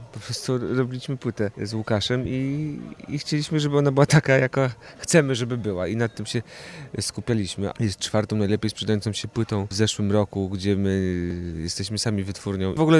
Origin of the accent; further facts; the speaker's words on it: Radom, Masovian Voivodeship, Poland; Jestem z Radomia